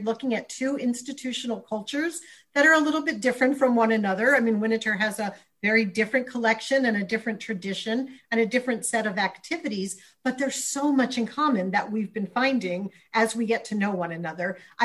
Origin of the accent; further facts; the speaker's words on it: Philadelphia, Pennsylvania, United States; Philadelphia is my hometown.